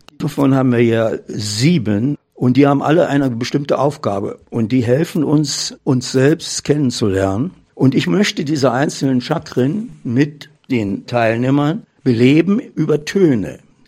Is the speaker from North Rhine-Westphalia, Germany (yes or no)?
no; Berlin, Germany; Ich bin in Berlin in den Kriegsjahren geboren worden und auch groß geworden, was großen Einfluss auf mein ganzes Leben ausgeübt hat.